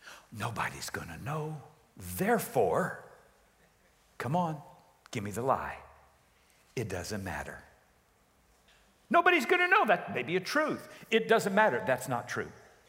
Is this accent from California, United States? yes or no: yes; Loma Linda, California, United States; born there; you know I was born in Loma Linda, not Redlands.